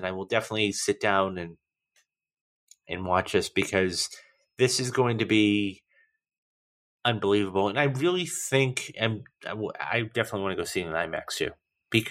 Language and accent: English; Boston, Massachusetts, United States; I'm partial from Boston